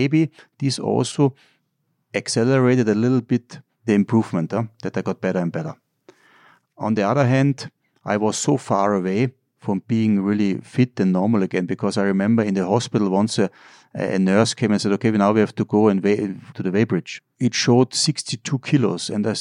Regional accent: Kufstein, Tyrol, Austria; English is a second language; The next day they told me, I said … I'm 12 years old, I'm from Kufstein in Tirol.

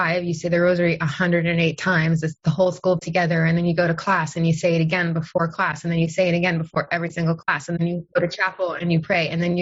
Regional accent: United States; And I was a rebel because I came from the United States. I was like the only American at this all girls Catholic school.

